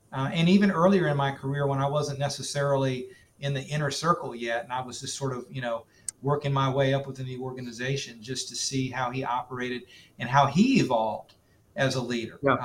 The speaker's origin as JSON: {"language": "English", "town": "Clemson", "region": "South Carolina", "country": "United States", "tie": "born or raised there", "said": "I grew up in Clemson, but I really grew up to be the person that I am today based on my time in Gainesville."}